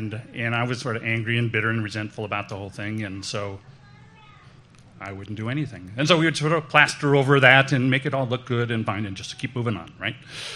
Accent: Eureka, California, United States; now in Roseville, United States; I grew up in Eureka, up in Northern California, small town, traditional family.

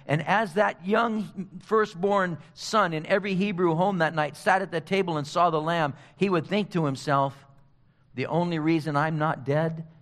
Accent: California, United States; I remember guys that picked me up hitchhiking when I was growing up in Orange County

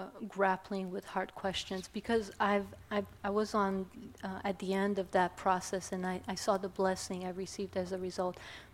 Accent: Romania; English is a second language; And I grew up in Romania, post-communist Romania

